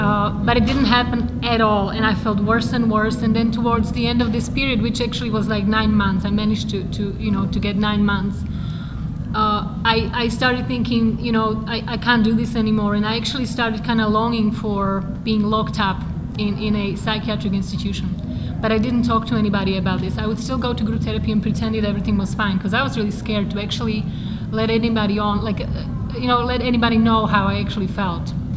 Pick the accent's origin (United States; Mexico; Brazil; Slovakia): Slovakia; I'm from Slovakia, which is a tiny, tiny country in the middle of Europe. We don't like to admit it, but we're in Eastern Europe. So, Central Europe it is.